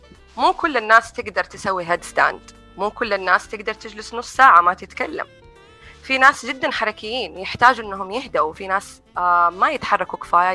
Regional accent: Saudi Arabia; also born or lived in abroad; بحكم أني أنا كنت عايشة برا السنين هذه كلها. وجدت أنه تجربتي في طفولتي هنا في السعودية هي حجر الأساس حقي، فمهما أنا عشت برا فأنا حأرجع وأكون

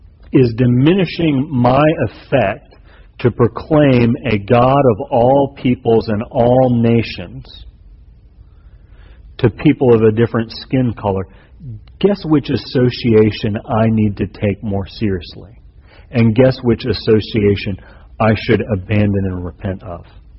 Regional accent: the South, United States; But there are groups that I associate with as a Southerner whose idea it was.

